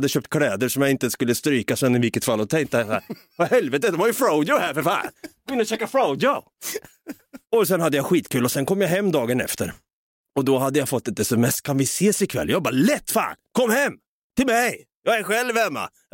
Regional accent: Sweden; jag tror vi är så jävla svenska när man går igenom ett breakup och så har man ingenstans att bo. Vi är så svenskar

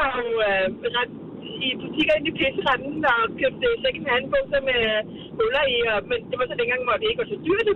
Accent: Brøndby, Capital Region of Denmark, Denmark; Ja, fra Brøndby.

